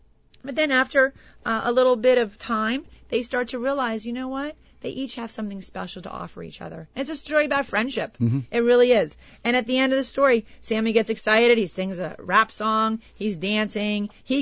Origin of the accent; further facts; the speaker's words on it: Davie, Florida, United States; now in Pompano Beach, United States; I grew up in Davie, like I said before, and as I went to, they were announcing April as the Autism Awareness Month for the city of Pompano Beach, which is where I live.